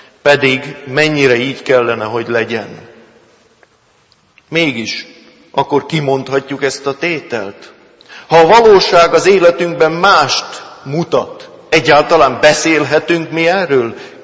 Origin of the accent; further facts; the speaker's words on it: Great Hungarian Plain, Hungary; emlékszem az Alföldön, ahol fölnőttem